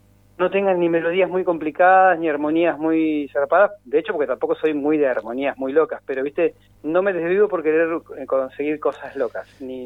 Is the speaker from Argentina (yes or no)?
yes; Neuquén, Argentina; como neuquino, es muy raro, es muy raro.